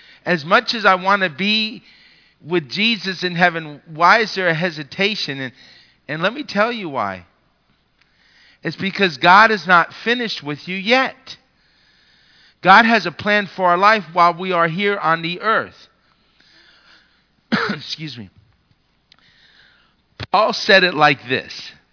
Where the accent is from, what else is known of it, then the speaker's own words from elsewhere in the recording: United States; All five of us kids, me being the oldest, grew up, born and raised here in the United States of America.